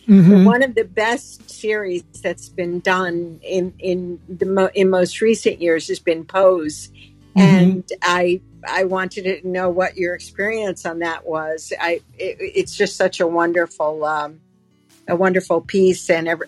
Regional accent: New York, United States; I mean, I'm from New York. I live in New York.

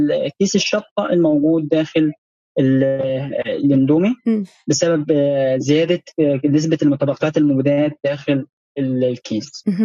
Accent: Egypt; يعني هتكلم عن نقطة مهمة جداً في عندنا في مصر

